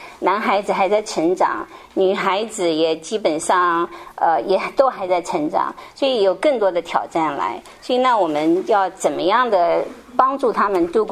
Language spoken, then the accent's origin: Chinese; Taiwan; now in United States; 我是从台湾来的